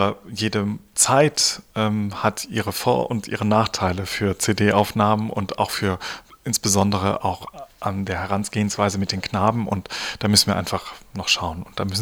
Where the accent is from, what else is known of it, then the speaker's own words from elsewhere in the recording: Dresden, Saxony, Germany; born there; mein Großvater war Kreuzkantor in Dresden und ich bin auch in Dresden geboren